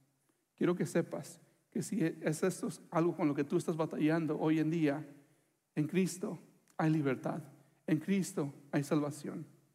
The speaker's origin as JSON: {"language": "Spanish", "country": "Mexico", "said": "Yo soy de México."}